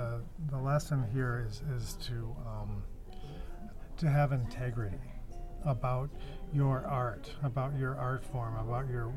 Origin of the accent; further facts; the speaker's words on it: Providence, Rhode Island, United States; also born or lived in New York; I was born in New York in 1961, and 3 years later we moved to Providence, Rhode Island.